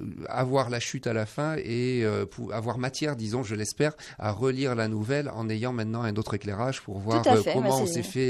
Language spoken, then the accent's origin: French; Brittany, France; now in Toulouse, France; je suis maintenant Toulousain d'adoption depuis un certain temps